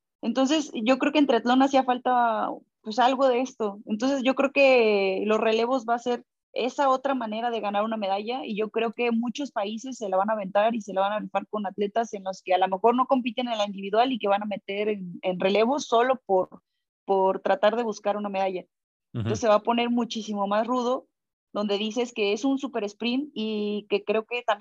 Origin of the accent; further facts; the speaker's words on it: Mexico; nosotros como atletas mexicanos somos adaptables a lo que nos pongan